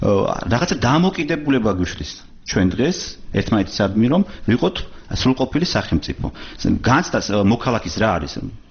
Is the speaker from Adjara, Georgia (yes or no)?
no; Tbilisi, Georgia; მე ვარ საქართველოს შვილი, გაზრდილი ვარ საქართველოს თბილისის და საქართველოს ყაიდაზე